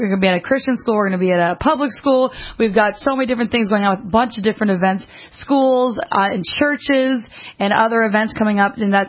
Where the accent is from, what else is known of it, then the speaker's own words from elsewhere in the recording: Minnesota, United States; we're from Minnesota, and so everything around us is, you know, we've got trees and woods, and it's green